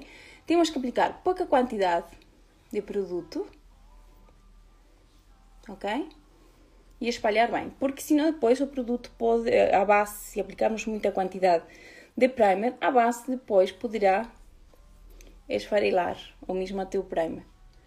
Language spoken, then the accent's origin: Portuguese; Uruguay; Portuguese is a second language; now in Portugal; Para quem está a perguntar do meu sotaque, eu sou do Uruguai e moro cá há 13 anos e pronto, este é o português que temos